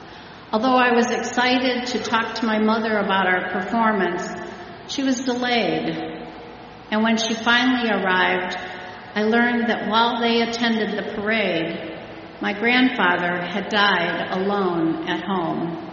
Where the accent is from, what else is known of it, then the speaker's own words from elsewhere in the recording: Ohio, United States; I grew up in Lorain County among the farms and greenhouses, and in high school I played in the marching band.